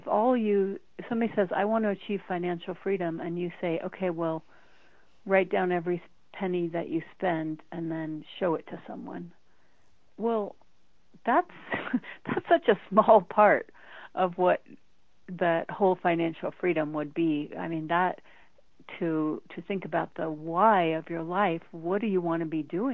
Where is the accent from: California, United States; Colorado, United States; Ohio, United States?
Colorado, United States; Denver; I grew up in Denver, Colorado, and I'm one of eight kids